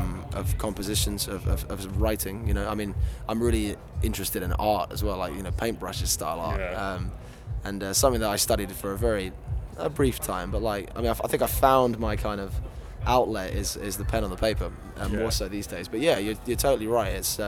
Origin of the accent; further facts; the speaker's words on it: Hitchin, East of England, United Kingdom; Like my hometown is Hitchin in Hertfordshire, and it's about probably 40 minutes from here.